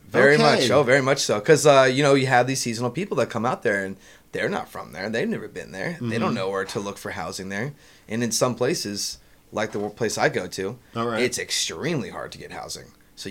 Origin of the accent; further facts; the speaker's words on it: Florida, United States; I'm from South Florida, man.